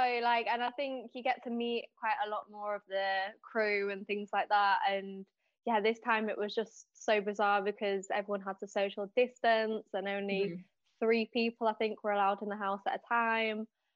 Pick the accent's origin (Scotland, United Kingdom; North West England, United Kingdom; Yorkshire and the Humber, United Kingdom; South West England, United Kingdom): Yorkshire and the Humber, United Kingdom; Leeds; Yeah, Leeds.